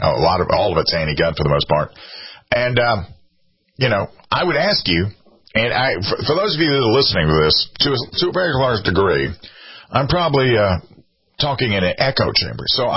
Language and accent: English; South Carolina, United States; Like in my home state, right, if there's going to be a demonstration or a protest or an event at the State House of South Carolina